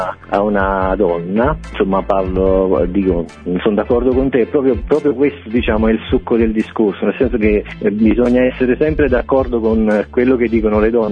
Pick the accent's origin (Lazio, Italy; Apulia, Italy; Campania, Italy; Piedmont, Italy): Campania, Italy; Io sono di Cilentano, quindi nel Cilento.